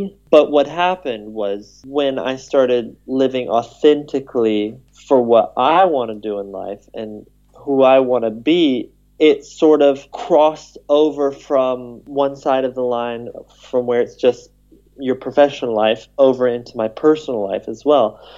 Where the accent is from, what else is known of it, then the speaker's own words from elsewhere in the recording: United States; now in Abroad; So I've been told I don't have a foreign accent in the sense of that it's clear that I come from America.